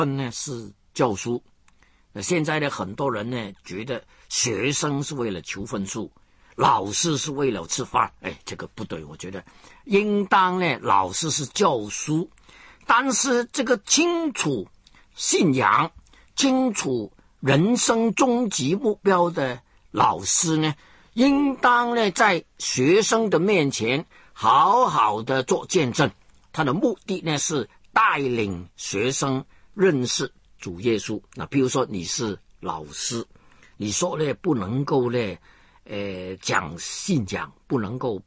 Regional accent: China; 你看我们中国人多紧张

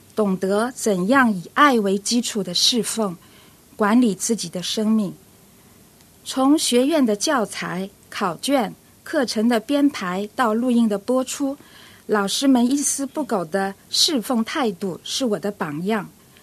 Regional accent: Shanghai, China; 我是来自上海的

